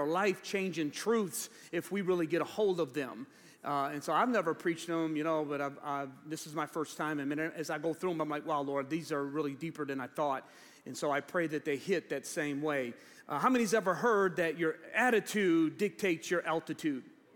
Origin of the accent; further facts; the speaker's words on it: United States; Yeah, we're American citizens, and I know there's a lot of debate going on right now about citizenship in our country.